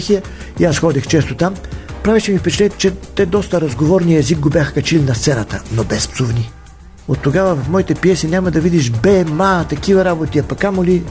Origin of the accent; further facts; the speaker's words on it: Western Bulgaria, Bulgaria; В говорене дори може да сбъркам, все пак от Западна България съм, но в писане празно нема.